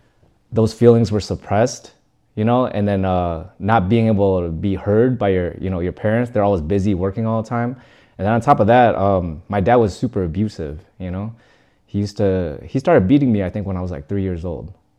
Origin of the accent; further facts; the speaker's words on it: Chicago, Illinois, United States; Yeah, I was born in Chicago.